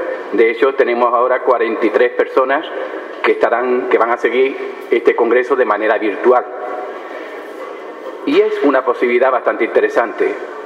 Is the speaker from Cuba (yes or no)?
no; Spain; accent: Spanish; por mi acento distinguiréis fácilmente que soy del otro lado del Atlántico, de España, ¿no?